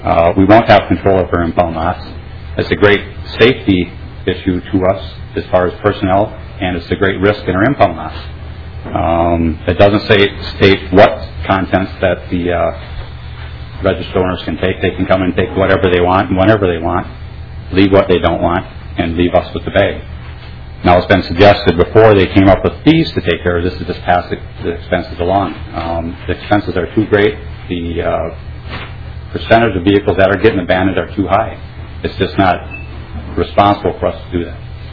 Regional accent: Red Wing, Minnesota, United States; I'm from Red Wing, Minnesota.

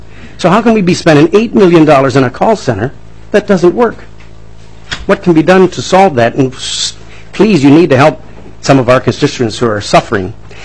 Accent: Watertown, United States; a friend of mine in Watertown, my hometown, that I grew up in, called and said

